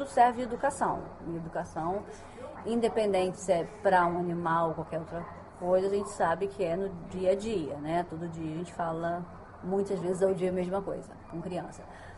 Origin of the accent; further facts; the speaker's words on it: Rio de Janeiro, Brazil; No Brasil, no caso, eu sou do Rio de Janeiro